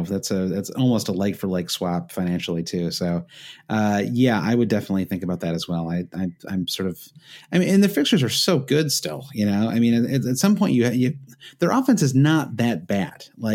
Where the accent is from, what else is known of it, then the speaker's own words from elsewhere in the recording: Midwest, United States; This is an expression I grew up with in the Midwest.